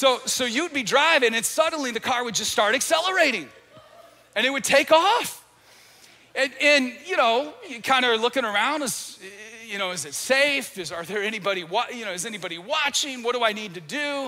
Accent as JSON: {"language": "English", "region": "Michigan", "country": "United States", "tie": "born or raised there", "said": "I grew up in Michigan"}